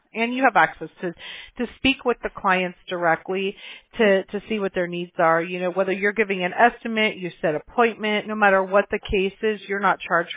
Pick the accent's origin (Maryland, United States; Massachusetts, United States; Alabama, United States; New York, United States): Alabama, United States; Mobile; born there; I was born in Mobile, Alabama, so I'm about as far south as you can get